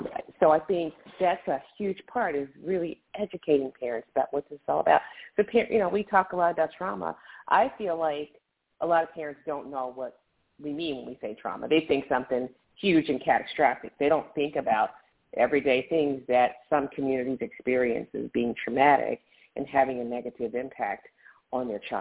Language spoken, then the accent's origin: English; Philadelphia, Pennsylvania, United States; I'm from Philly, so I know what you mean.